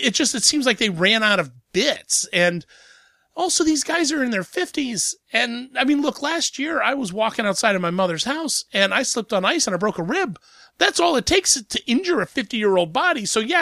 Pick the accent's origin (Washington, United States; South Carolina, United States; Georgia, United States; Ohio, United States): Ohio, United States; Columbus; It's finally hitting my hometown of Columbus, Ohio